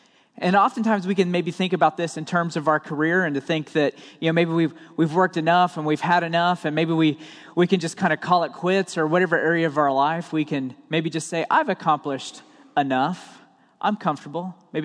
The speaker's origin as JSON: {"language": "English", "region": "Oklahoma", "country": "United States", "said": "probably because I'm from Oklahoma, but I just couldn't wrap my mind around not using my hands"}